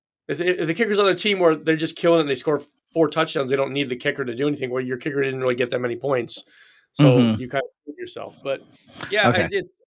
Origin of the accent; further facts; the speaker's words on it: Philadelphia, Pennsylvania, United States; Because I grew up in Philadelphia.